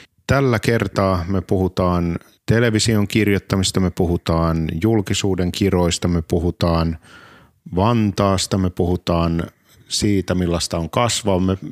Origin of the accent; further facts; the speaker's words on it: Tervakoski, Kanta-Häme, Finland; Mä oon Tervokoskelta alun perin.